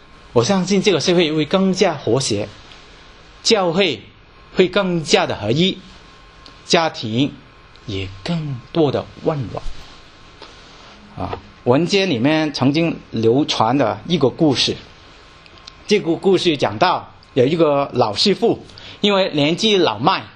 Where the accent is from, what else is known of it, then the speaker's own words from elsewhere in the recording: China; 我们是基督徒啊，特别我们是中国人的基督徒